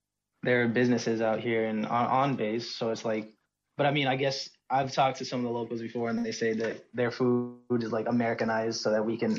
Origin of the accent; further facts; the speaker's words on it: United States; now in Turkey; Hey, I'm from the United States. I'm deployed in Turkey right now.